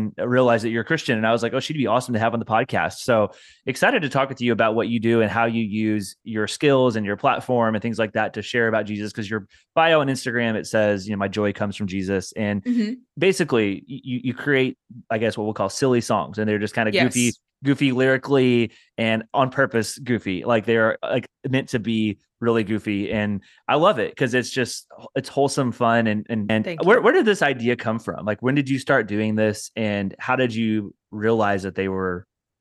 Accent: Indiana, United States; So yeah, I'm glad I'm from Southern Indiana, but I do appreciate Northern Indiana.

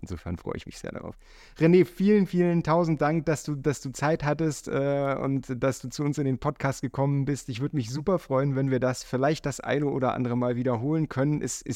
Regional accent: Hamburg, Germany; Also ich komme aus Hamburg, das wollte ich gerade sagen.

